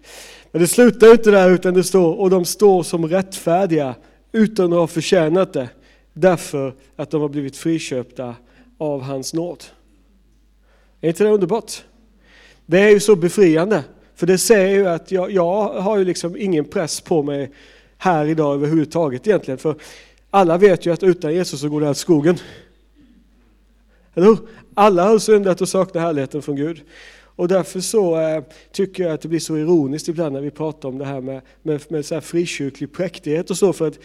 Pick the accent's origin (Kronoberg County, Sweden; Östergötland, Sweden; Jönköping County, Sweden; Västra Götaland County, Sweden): Jönköping County, Sweden; Skillingaryd; moved away as an adult; also born or lived in Stockholm; now in Arjeplog, Sweden; jag är född och uppvuxen i Skillingaryd. Men jag flyttade härifrån 2001.